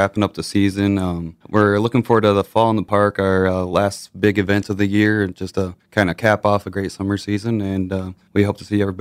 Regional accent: Westfield, Iowa, United States; I grew up in Westfield, Iowa, but I went to high school at Gayville Violin over there.

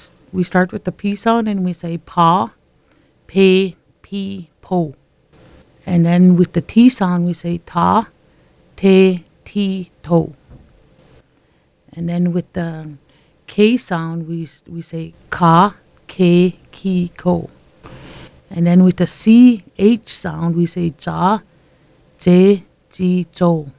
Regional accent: Maskwacis, Alberta, Canada; first language Cree; I'm from Muscogees. That's my hometown, and that's where I grew up. I was born in Ponoka, Alberta, and raised in Muscogees, Alberta. And I am a fluent Cree speaker, and I'm also a certified Cree language instructor.

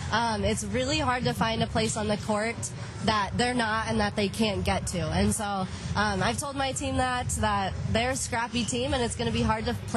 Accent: Watertown, South Dakota, United States; Yes, I am from Watertown. Graduated not too long ago in 2019, and then I went to play at Dakota State.

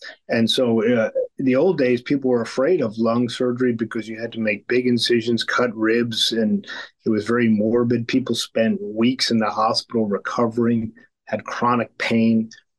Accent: New Jersey, United States; I grew up in New Jersey, went to medical school at Washington University in St. Louis

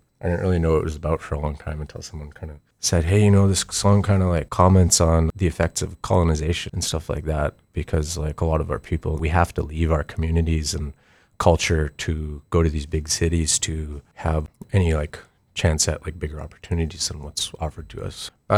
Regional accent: Fort Vermilion, Alberta, Canada; I'm from Fort Vermilion and Beaver First Nation in Northern Alberta.

